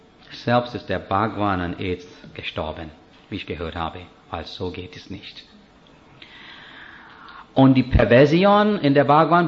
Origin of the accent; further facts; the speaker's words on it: India; German is a second language; Meiner Meinung nach als Inder, es gibt viel mehr Toleranz hier im Westen.